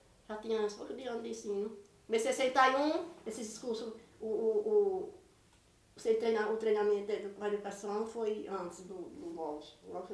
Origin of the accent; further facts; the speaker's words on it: Mossoró, Rio Grande do Norte, Brazil; Mossoró, no sítio de Mossoró.